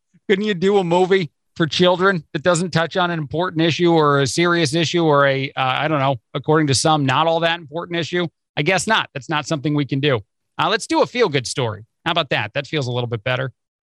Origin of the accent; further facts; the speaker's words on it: East Coast, United States; And I am an Italian from the East Coast, so I'm curious about this